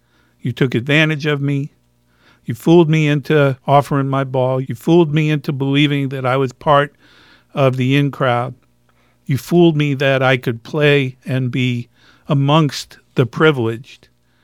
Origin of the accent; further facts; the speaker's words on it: Bronx, New York, United States; I grew up in the Bronx. I was on the playground. And we played stickball in the streets.